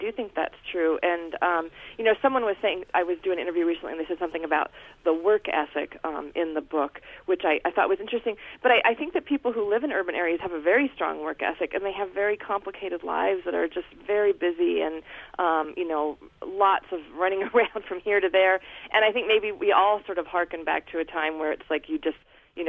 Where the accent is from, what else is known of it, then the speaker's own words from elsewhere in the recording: Alaska, United States; I grew up in Alaska, and I love it here, and I've never wanted to live anywhere else.